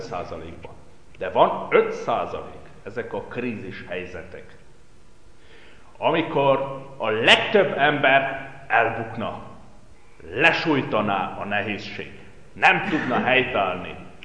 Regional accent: Brașov County, Romania; Én egy olyan helyen nőttem fel, Brassó megyében. Emlékszem, gyerekkoromban 3 Esztena volt a mi falunk határában.

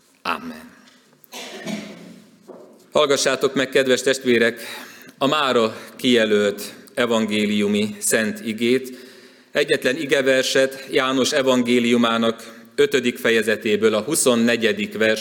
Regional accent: Szarvas, Békés, Hungary; Szarvas is, ahonnan származom, illetve nem ott születtem, de tudatomra már ott ébredtem, és a kiskamasz és nagykamasz éveimet ott töltöttem

